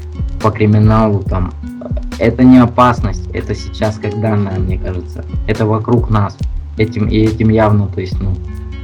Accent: Ukraine; moved away; also born or lived in Georgia / Russia; я родился в Грузии, там запутанная вообще история такая. Родился в Грузии, в раннем детстве переехал в Россию, по России там скитались, потом рос на Украине.

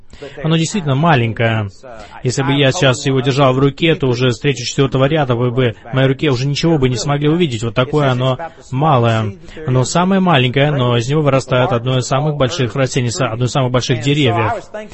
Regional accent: Arlington, Texas, United States; Вы знаете, я вырос в Орлингтон, Тексас, и у нас во дворе росло 26 или 23 куста пекона.

